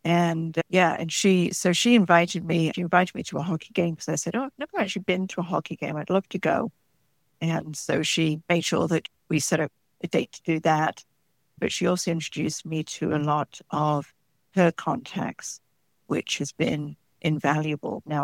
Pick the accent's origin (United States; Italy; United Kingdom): United Kingdom; I'm obviously British.